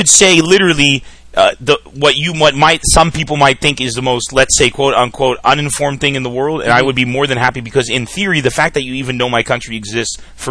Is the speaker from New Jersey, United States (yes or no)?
no; San Diego, California, United States; born or raised there; now in Lebanon